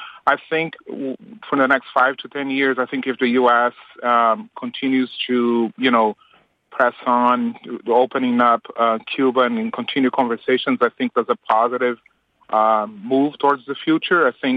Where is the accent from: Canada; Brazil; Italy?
Brazil; now in United States; I mean, I'm actually immigrated from Brazil here